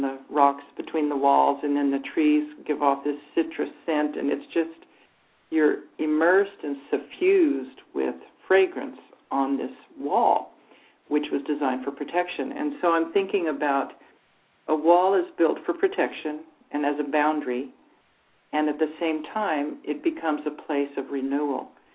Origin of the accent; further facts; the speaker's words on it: Wales, United Kingdom; and I went to Wales, my home country